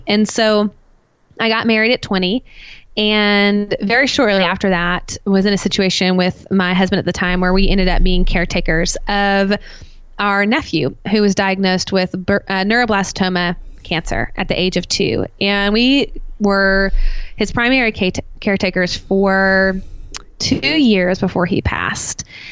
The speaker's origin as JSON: {"language": "English", "town": "Nashville", "region": "Tennessee", "country": "United States", "said": "So I'm from Nashville, Tennessee. So for all my Southerners out there, you know, hey, y'all, you're going to know what I'm talking about here."}